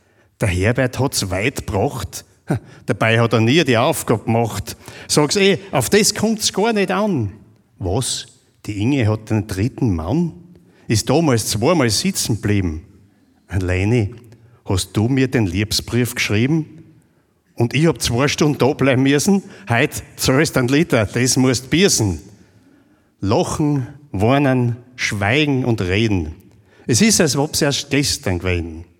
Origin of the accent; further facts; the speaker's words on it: St. Johann am Tauern, Styria, Austria; now in Stainz, Austria; Weil dort bin ich aufgewachsen und in die Volksschule gegangen. Mit 14 Jahren dann nach Steins übersiedelt Und jetzt habe ich 57 Jahre Weststeirisch gelernt